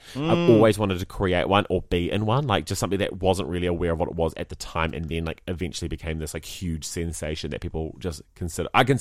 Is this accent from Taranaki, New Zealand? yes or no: no; Christchurch, Canterbury, New Zealand; like being like closeted homosexuals growing up in Christchurch, like it was our safe space.